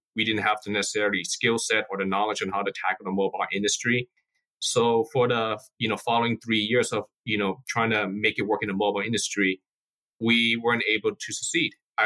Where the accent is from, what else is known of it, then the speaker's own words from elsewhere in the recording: San Francisco, California, United States; I came when I was 1 year old. I grew up in San Francisco and pretty much have a pretty standard upbringing.